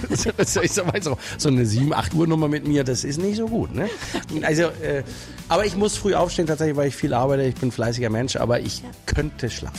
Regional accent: Burg, Schleswig-Holstein, Germany; mein Heimatdorf. Das ist mein Heimatdorf.

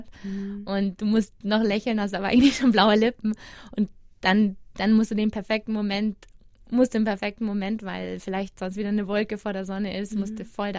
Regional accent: Bavaria, Germany; Also, für uns in Bayern ist das ja Wahnsinn.

